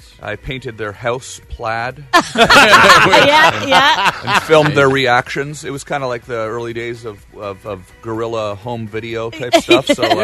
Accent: Ottawa, Ontario, Canada; It's with a great brewery up in Ottawa, from where I'm from, home of the Rideau Canal.

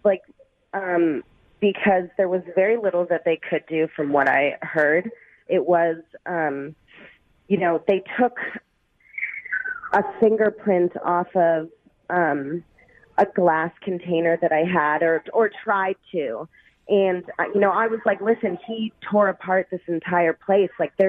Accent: Bellevue, Washington, United States; now in Seattle, United States; So I grew up in Bellevue, yes.

